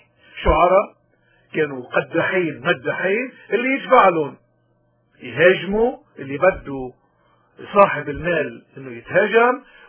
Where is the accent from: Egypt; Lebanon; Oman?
Lebanon; ونحن كلبنانيين نحن من حقنا كلبنانيين نعيش بأمن وبسلام وبحرية